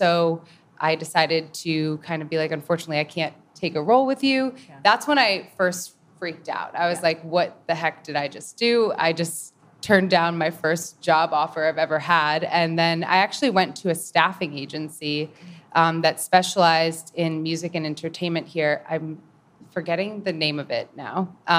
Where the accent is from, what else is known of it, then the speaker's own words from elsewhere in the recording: New York, United States; So I grew up on Long Island.